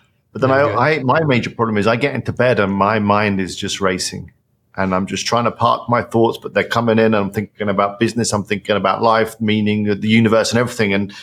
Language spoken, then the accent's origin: English; England, United Kingdom; The thing is, I'm English. I'm from England